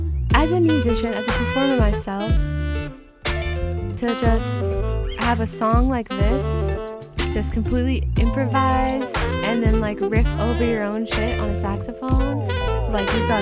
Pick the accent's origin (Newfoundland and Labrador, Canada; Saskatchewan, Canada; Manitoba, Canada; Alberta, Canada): Alberta, Canada; Calgary; I'm from Calgary.